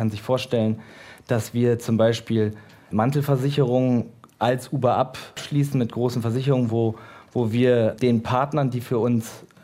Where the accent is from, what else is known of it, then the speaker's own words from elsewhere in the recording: Germany; Ich bin Deutscher, ich möchte genauso, dass unsere Werte hier auch verankert sind.